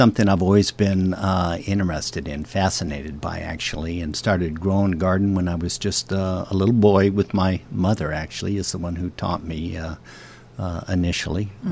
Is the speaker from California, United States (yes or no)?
yes; Mar Vista, California, United States; moved away as an adult; I was born and raised down in Mar Vista, California, which is just inland from Venice Beach.